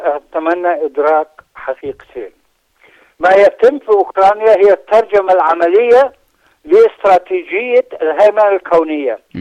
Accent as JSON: {"language": "Arabic", "country": "Palestine", "said": "أنا فلسطيني"}